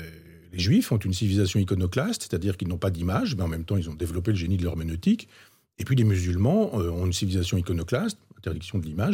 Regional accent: Chambois, Normandy, France; dans mon village natal, à Chambois, dans l'Orne

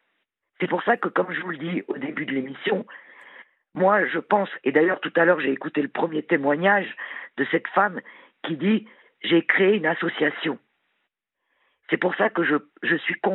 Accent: Normandy, France; moi, je viens juste de l'Orne. Hein. Je viens pas de loin.

